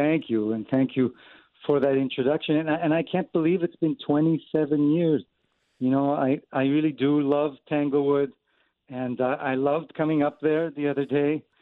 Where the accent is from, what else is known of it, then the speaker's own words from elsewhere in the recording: Jerusalem, Jerusalem District, Israel; When I was growing up in Jerusalem in the 1970s, music was really everywhere, and it was part of everybody's education.